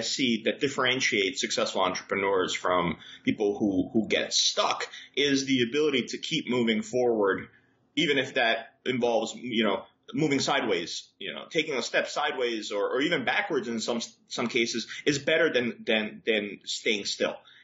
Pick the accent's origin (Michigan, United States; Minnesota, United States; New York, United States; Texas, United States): New York, United States; also born or lived in Belgrade, Serbia; I was born in Belgrade in Serbia, and I moved to the U.S. when I was a kid, grew up here in New York, went to university here, studied economics and philosophy.